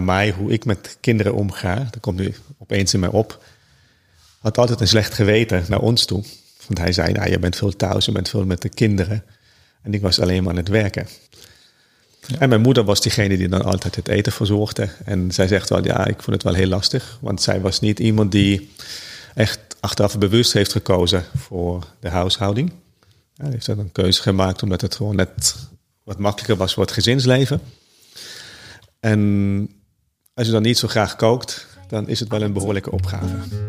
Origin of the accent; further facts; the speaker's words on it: Trentino-Alto Adige, Italy; first language German; Dutch is a second language; Ik kom uit Zuid-Tirol. Dat is het Duitsstalige gebied in Italië. De man van de bergen, dat noem ik me soms ook. En dan ben ik groot geworden in een gezin dat Duitsstalig is.